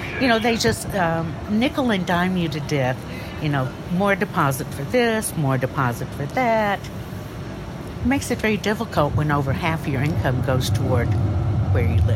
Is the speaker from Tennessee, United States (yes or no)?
no; Louisville, Kentucky, United States; I'm from the Midwest, Louisville, Kentucky.